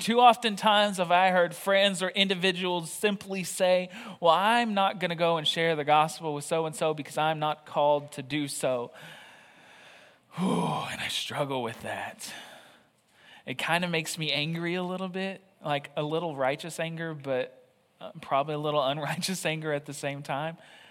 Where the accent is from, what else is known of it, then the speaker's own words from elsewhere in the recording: Arkansas, United States; First off, I am originally from Arkansas. My family and I served a church there for the last 4.5 years. That's where I was born and raised.